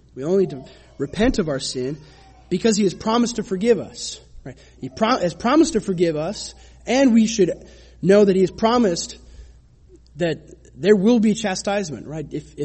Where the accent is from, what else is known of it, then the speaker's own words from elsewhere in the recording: Minnesota, United States; I remember this kind of mockery a few years back in my home state of Minnesota.